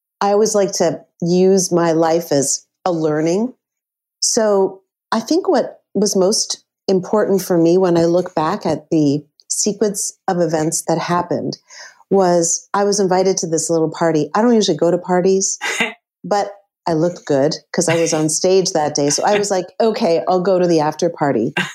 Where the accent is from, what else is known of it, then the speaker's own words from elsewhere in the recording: Hudson, Quebec, Canada; also born or lived in Montreal; I was born in Montreal and moved to Hudson. Went to high school there.